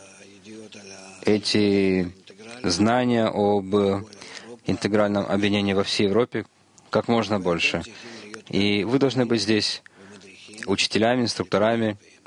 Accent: Netherlands; Мы из Голландии. Есть очень сильная женская группа, кроме мужской.

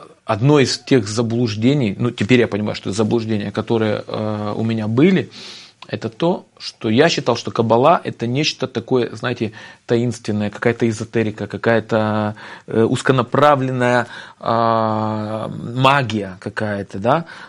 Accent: Moldova; Я из Молдавии, на самом деле.

